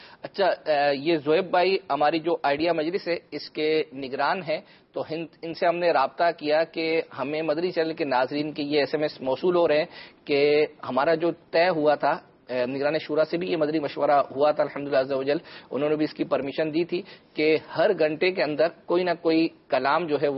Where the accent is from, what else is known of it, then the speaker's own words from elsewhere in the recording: Karachi, Sindh, Pakistan; جی میں کراچی کا ہوں، اور کراچی کے علاقے یوں سمجھے کہ ویسے کھارادر سے ہمارا تعلق ہے